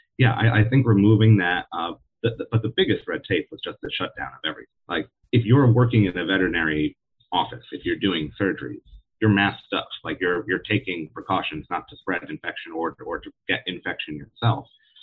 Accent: Massachusetts, United States; we're both born and raised in Western Massachusetts, you know, quite different places.

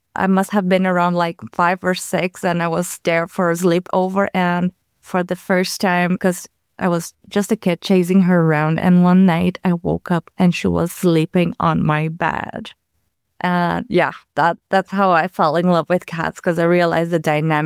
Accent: Brazil; I'm originally from Brazil, where we have so many problems with stray animals.

